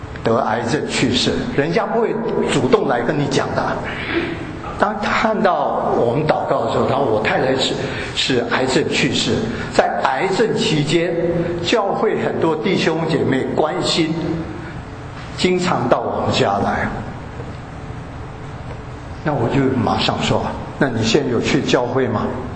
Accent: Yangon, Yangon Region, Myanmar; moved away; 在五零年末的时候，我是从缅甸仰光出来的，所以在缅甸仰光呢，除了我们的学校是没有宗教背景之外

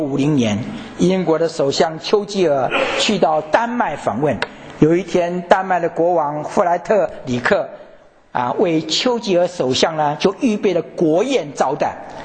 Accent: Taiwan; 我从台湾来

